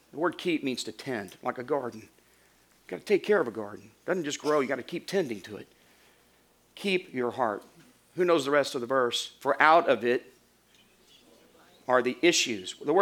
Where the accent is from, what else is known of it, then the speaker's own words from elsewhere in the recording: Arkansas, United States; when I was growing up in Arkansas, we would hear of friends who would lose a family member to the trains